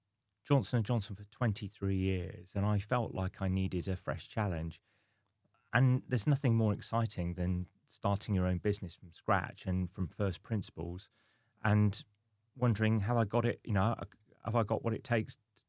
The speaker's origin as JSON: {"language": "English", "town": "Cricklade", "region": "South West England", "country": "United Kingdom", "tie": "born or raised there", "also_born_or_lived": "Abingdon / London", "lives_now": "Portsmouth, United Kingdom", "said": "So originally, I was born in Abingdon. And I grew up in a small village called Cricklade, which is near the source of the Thames. I went to university in London, Middlesex University. And then in about 10 years ago, I became a Portsmouth resident."}